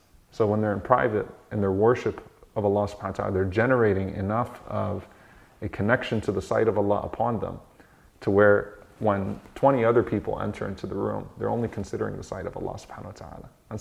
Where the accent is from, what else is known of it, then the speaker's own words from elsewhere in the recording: Louisiana, United States; So I grew up in Louisiana. I was the only Muslim in my school. I went to public school my whole life.